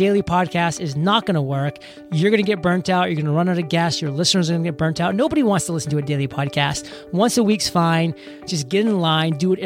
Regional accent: Maine, United States; We were a little bit inland. I mean, we could basically throw a rock, like figuratively, into the ocean. I mean, I was about 15 minutes from Kennebunkport

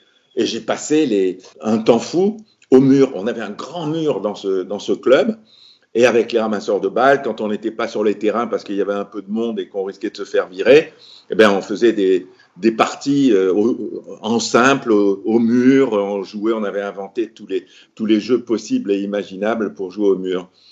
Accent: Morocco; parce que je venais du Maroc, hein, j'avais un classement qui était insignifiant

